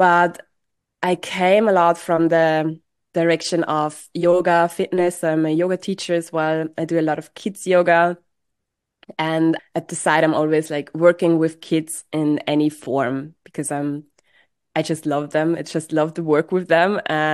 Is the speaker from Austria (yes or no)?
yes; Austria; moved away as an adult; now in Basel, Switzerland; I grew up in Austria and I came to Basel the first time, I think around 6 years ago.